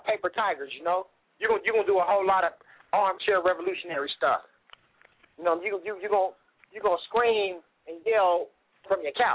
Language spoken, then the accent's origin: English; Compton, California, United States; I'm from Compton.